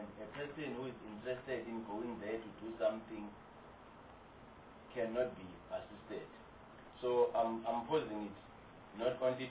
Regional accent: Mpumalanga, South Africa; I'm from Mpumalanga.

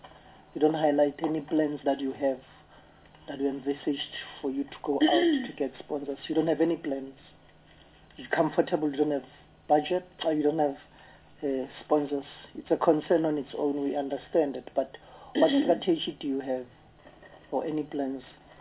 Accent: Newcastle, KwaZulu-Natal, South Africa; also born or lived in Soweto; I'm from Soweto. Is volleyball for only English-speaking people, if I may ask? Just, I'm pushing something here. Typical from... Originally, I'm from KwaZulu-Natal in Newcastle

